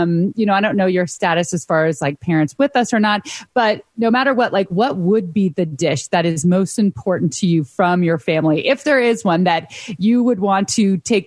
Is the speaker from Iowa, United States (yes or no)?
no; California, United States; we always went to the same Chinese restaurant in the suburb that I grew up in the Bay Area.